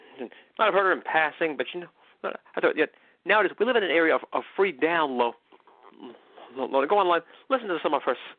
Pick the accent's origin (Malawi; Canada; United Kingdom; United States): United States; McKinleyville, California; I was living this long, basically, unexamined life in my hometown of McKinleyville, California.